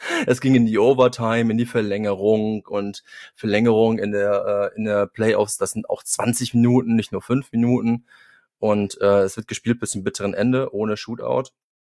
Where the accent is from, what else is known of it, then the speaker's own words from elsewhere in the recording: Cologne, North Rhine-Westphalia, Germany; moved away; Ich bin Kölner